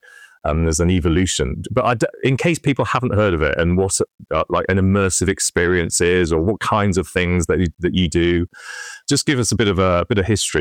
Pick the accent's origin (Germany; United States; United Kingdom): United Kingdom; North West England; So I grew up in the Northwest.